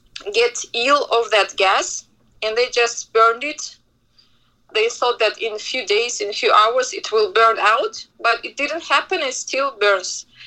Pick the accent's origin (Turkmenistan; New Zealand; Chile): Turkmenistan; Ashgabat; I'm from Turkmenistan, Ashgabat.